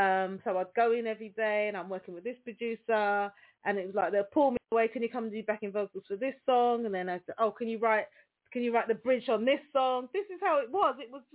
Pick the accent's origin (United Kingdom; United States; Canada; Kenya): United Kingdom; I'm like, but I'm British. I'm not these people.